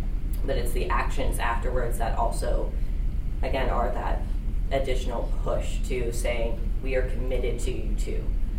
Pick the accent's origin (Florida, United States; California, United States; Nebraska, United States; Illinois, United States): Nebraska, United States; born there; I have a good story for that. Because I was born in Nebraska.